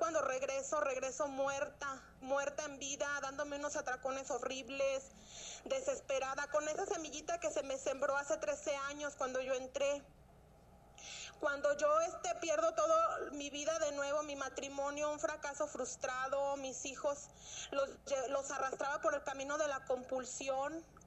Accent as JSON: {"language": "Spanish", "town": "León", "region": "Guanajuato", "country": "Mexico", "said": "Yo soy de León, Guanajuato, México."}